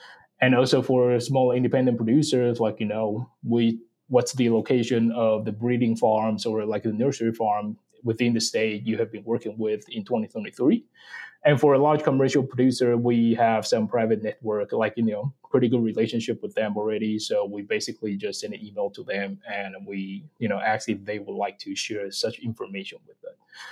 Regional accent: Taiwan; now in United States; I'm originally from Taiwan, and also that's where I got my DVM, my master, and also that's where I was trained to be a swine specialized veterinarian.

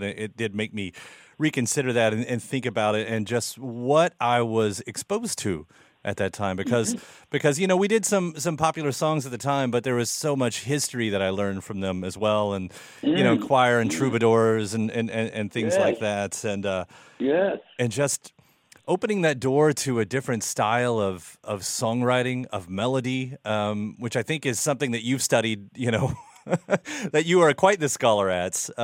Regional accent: Kentucky, United States; I moved here. I mean, I'm from Kentucky anyway.

